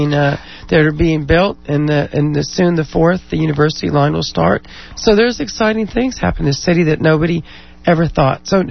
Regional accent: California, United States; Well, I was raised in California in the 60s, so I was, you know, doing some of those anti-war demonstrations and sneaking off to Berkeley.

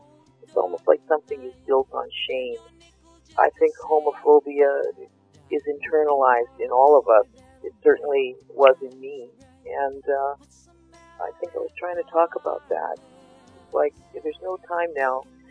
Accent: Canada; I'm a Canadian, I'm not an American

